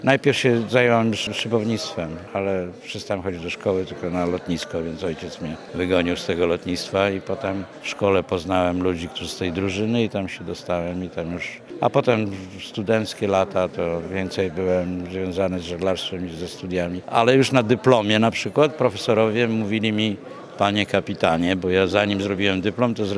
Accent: Warsaw, Masovian Voivodeship, Poland; Ja jestem niby z Warszawy, ale tak naprawdę to chyba jestem z sercem, to jestem bliżej Gdańska niż w Warszawie.

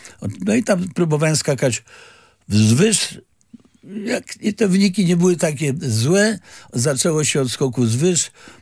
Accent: Gdańsk, Pomeranian Voivodeship, Poland; also born or lived in Warsaw; Urodziłem się w Warszawie, ale mówię o tym dlatego, że jak mówisz o sporcie, no to jako młodzi ludzie organizowaliśmy sobie tutaj różne zawody na tych Sielcach.

